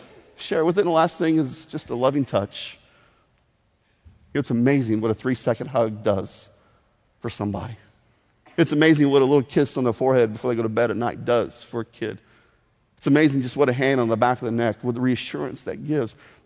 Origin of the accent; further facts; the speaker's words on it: Indiana, United States; Now, growing up in Indiana, there are a lot of weird towns in Indiana. I lived in a place called Paradise for a number of years.